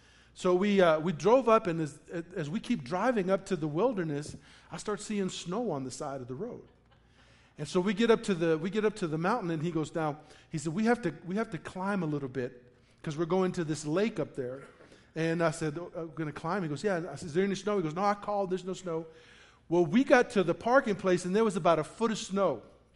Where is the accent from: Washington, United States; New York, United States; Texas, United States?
Texas, United States; moved away; When I first moved to New Mexico, I moved here from Texas. My family and I moved here from Texas October of 2000. And I grew up in West Texas